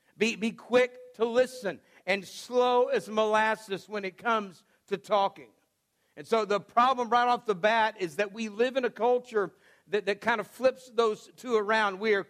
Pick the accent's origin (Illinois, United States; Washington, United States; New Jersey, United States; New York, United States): Washington, United States; also born or lived in Texas / Alaska; We were living, I was born in South Texas, we moved to Alaska for 3 years, and then we lived in Washington State. And so that's where I spent first grade, Washington State.